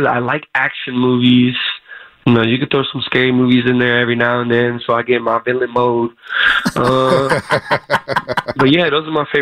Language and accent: English; Arizona, United States; I grew up in Arizona.